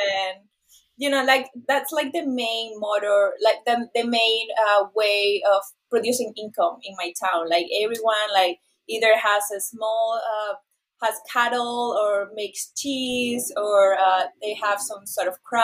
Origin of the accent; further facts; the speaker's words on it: Venezuela; now in United States; So I am from South America, and you know, when I started traveling, I moved to the U.S.